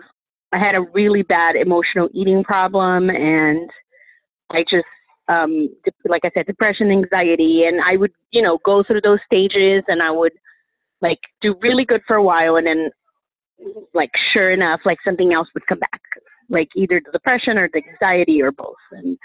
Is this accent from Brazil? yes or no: yes; Brazil; born there; English is a second language; moved away as an adult; I am almost 40. I'm going to be 40 in July. I was born in Brazil, moved here when I was 20